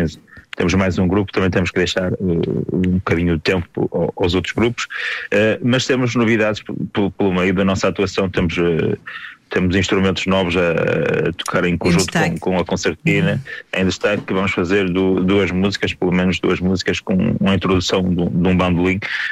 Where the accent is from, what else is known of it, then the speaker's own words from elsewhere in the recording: Castelo de Neiva, Viana do Castelo, Portugal; do Alto Minho, mais da região da zona costeira, de onde eu sou natural, que é de Castelo de Neiva.